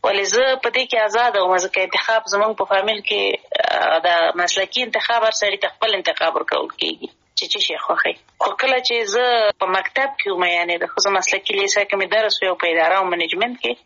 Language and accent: Pashto; Kunar, Afghanistan; also born or lived in Kabul; زه اصلا د کونړ ولایت یم او پیدایښت هم په خپل مملکت کې دی لومړنۍ زده کړې مې یعنی اول او دویم صنف مې د کونړ په ولایت کې لوستې دی دریم صنف نه بیا کابل ته راغلي